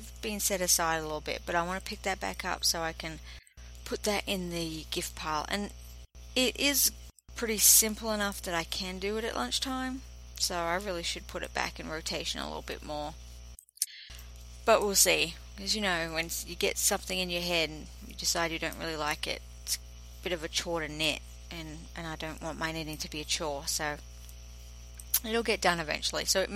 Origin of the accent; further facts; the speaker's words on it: Australia; I'm from Australia